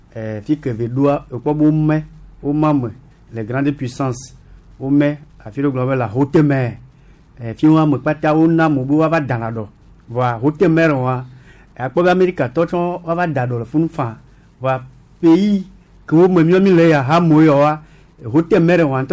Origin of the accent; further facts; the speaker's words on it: Togo; il faut être clair avec vous je suis togolais